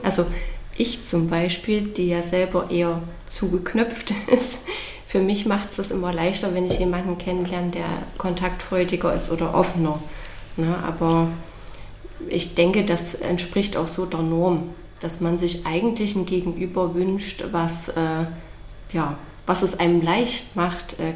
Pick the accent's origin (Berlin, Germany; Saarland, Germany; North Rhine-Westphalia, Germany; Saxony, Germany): Saxony, Germany; Schwarzenberg; now in Chemnitz, Germany; Also hallo … Ich komme ursprünglich aus Schwarzenberg, wie es Fred schon erzählt hat. Ich lebe jetzt seit einigen Jahren schon in Chemnitz